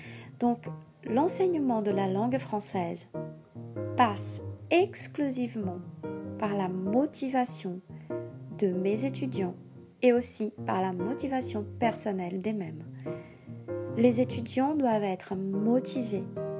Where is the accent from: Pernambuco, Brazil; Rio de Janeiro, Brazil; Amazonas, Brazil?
Pernambuco, Brazil; Recife; born there; French is a second language; Je suis brésilienne, je suis née à Recife dans le nord-est du Brésil. J'ai 39 ans en 2020, si vous m'écoutez en 2021, j'aurai 40 ans.